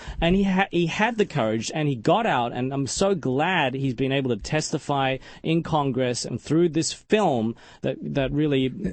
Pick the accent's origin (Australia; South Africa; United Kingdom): Australia; I mean, I grew up in Australia. You know, I'm Chinese by ethnicity. My grandparents left China about 100 years ago.